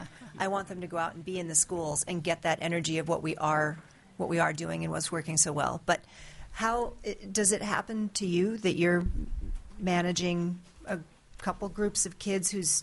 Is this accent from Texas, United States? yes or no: no; Sitka, Alaska, United States; My question has to do with something I've seen in the middle school in my hometown of Sitka.